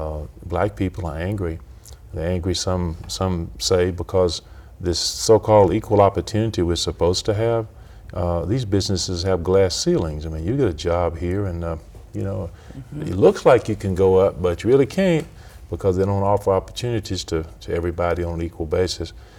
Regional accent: Alabama, United States; I'm from Alabama. I'm white.

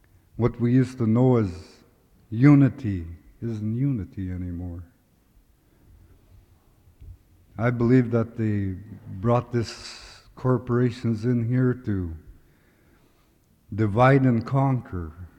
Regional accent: Klawock, Alaska, United States; I was born and raised here in Klawak. … My mother never went to school, but spoke broken English.

